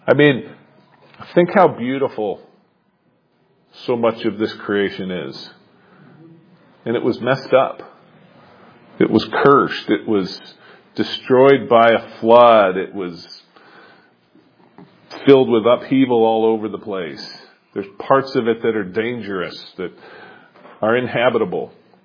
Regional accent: Michigan, United States; I like winter. I'm from Michigan. You know, I like the cold.

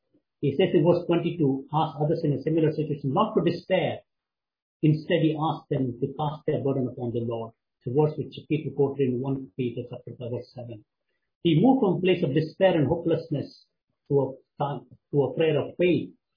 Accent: India; I want to apply this situation to a specific situation, which is concerning my home country, India.

